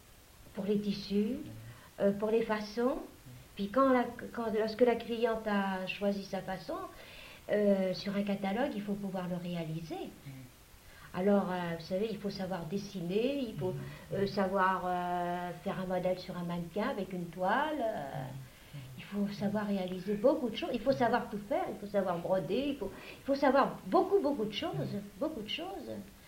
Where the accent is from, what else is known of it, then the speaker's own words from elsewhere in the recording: Orléans, Centre-Val de Loire, France; born there; also born or lived in Limousin; Nous sommes partis, j'étais très très petite, nous sommes partis 10 ans dans le Limousin. Et quand mes parents ont eu leur changement pour revenir à Orléans